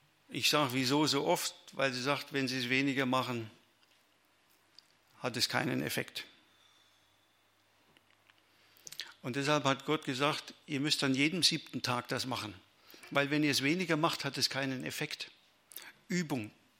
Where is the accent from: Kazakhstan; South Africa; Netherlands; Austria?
South Africa; Cape Town, Western Cape; now in Reiskirchen, Germany; wo kommen Sie her? Aus Kapstadt. Oh, wie kommt man von Kapstadt nach Reiskirchen?